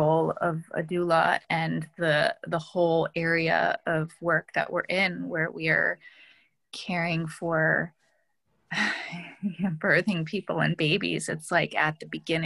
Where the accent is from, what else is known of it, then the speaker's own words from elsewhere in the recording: Minneapolis, Minnesota, United States; fighting for justice in Minneapolis, which is my hometown as well.